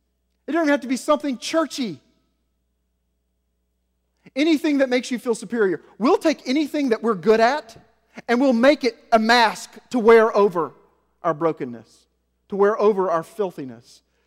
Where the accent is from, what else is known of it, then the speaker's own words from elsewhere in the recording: the South, United States; I'm proud to be a Southerner. I don't think anyone's ever lived above Arkansas in my family.